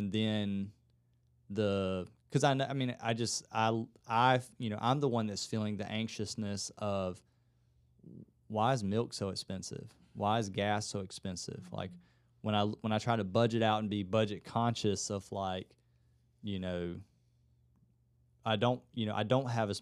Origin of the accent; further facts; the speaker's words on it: Georgia, United States; I'm from South Georgia.